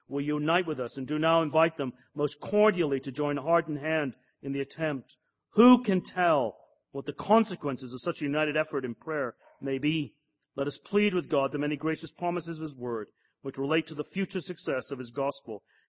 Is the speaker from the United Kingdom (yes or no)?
no; Canada; I'm a Northern evangelical. Actually, I'm a Canadian evangelical.